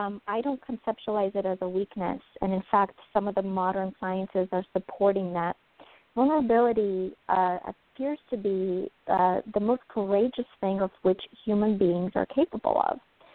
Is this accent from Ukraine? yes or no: yes; Ukraine; now in United States; I was born in Ukraine. I was exposed to Chernobyl radiation growing up. My family and I were able to immigrate to the United States as refugees.